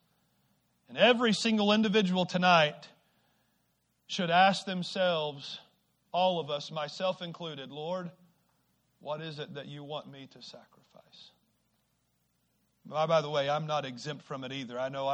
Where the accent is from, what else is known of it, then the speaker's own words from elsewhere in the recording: Bradford, Arkansas, United States; I grew up in Bradford, Arkansas